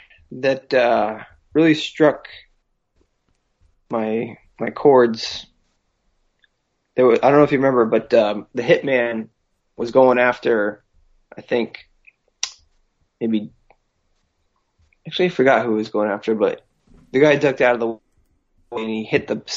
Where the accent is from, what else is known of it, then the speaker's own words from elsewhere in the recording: Cranston, Rhode Island, United States; I'm from Cranston, Rhode Island, and I have the hardest head of anybody I know.